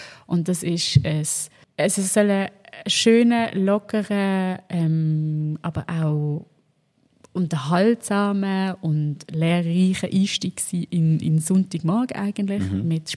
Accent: Basel, Basel-Stadt, Switzerland; Es gibt ein Projekt, das ist in meiner Heimatstadt in Basel.

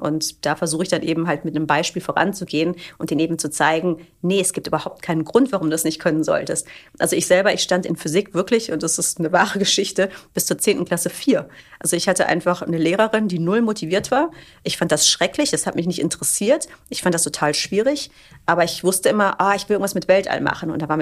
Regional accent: Cologne, North Rhine-Westphalia, Germany; ich komme aus Köln

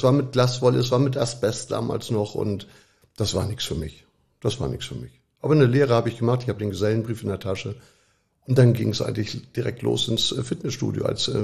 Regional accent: Hamburg, Germany; Damals in Hamburg war es Schnelsen, Niendorf, so die Ecke. Da sind wir oft hin und her gezogen.

